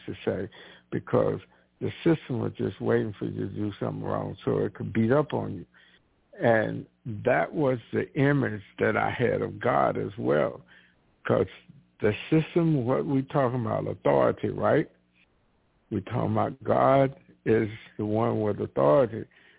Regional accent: the South, United States; And because, you know, growing up in the South where slavery was what, I've been about 100 or so years past, but the residual effect was still there.

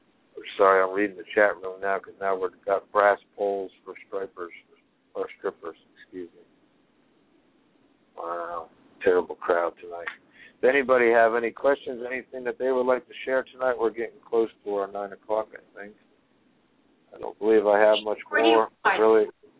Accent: Virginia, United States; whenever I told anybody in Florida that I was from Virginia, the first thing that came out of their mouth was striper.

